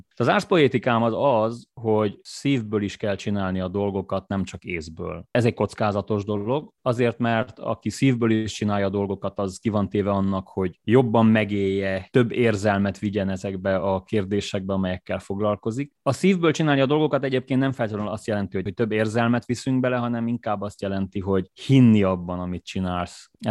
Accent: Harghita, Romania; az a óriási szerencse ért, hogy egy olyan helyen nőttem fel, ahol tényleg közel volt a természet, volt egy nyári házunk, nagyon sok időt töltöttem ott, ez Gyergyószent Miklós mellett volt

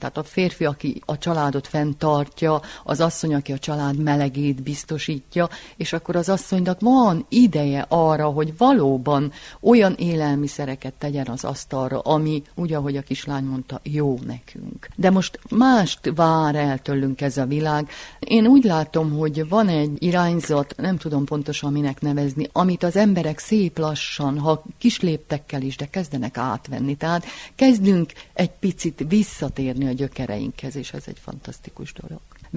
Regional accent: Cluj-Napoca, Cluj County, Romania; born or raised there

